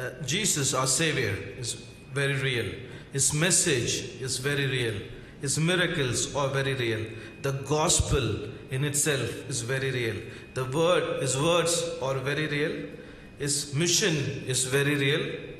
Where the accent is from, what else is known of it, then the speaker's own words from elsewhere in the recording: Salem, Tamil Nadu, India; Halfway around the globe, I come from Salem, a small town, to come all the way here